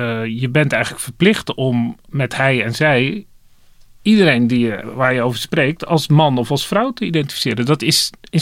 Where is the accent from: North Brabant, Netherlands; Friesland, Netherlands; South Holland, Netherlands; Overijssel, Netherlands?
South Holland, Netherlands; Dordrecht; born there; Maar als ik soms in de stad ben waar ik geboren ben, Dordrecht, dan hoor ik het platte Dordts